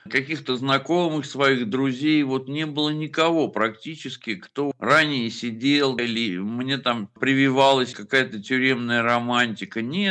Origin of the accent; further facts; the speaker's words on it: Saratov, Saratov Oblast, Russia; я вернулся из Оренбурга опять туда, к себе в Саратов.